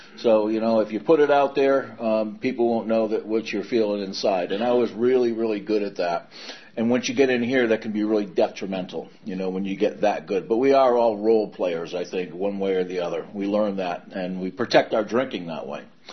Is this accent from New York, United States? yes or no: no; Connecticut, United States; But I was raised in Connecticut, middle-class family, good family.